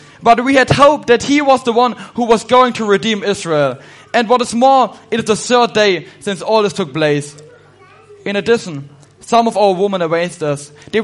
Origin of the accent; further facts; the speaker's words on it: Germany; English is a second language; So as I'm from Germany, my accent may sound a little bit odd to you.